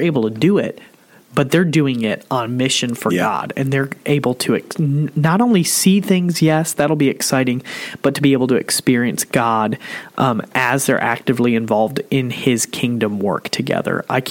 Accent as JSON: {"language": "English", "town": "Dunn", "region": "North Carolina", "country": "United States", "said": "and we're from Dunn, North Carolina, where, you know, I don't even have a stoplight at all to get to work."}